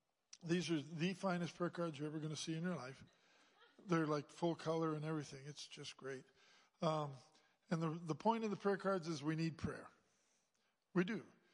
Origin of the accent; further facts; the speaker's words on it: Red Bluff, California, United States; now in Spain; I'm from Red Bluff, California. And it's amazing that God would choose a kid from Red Bluff, California to be in Spain 50 years